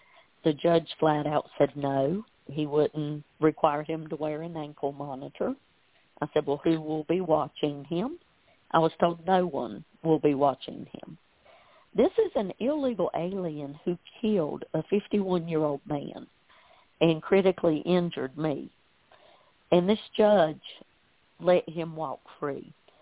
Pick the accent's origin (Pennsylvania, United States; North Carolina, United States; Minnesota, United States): North Carolina, United States; We are from Western North Carolina.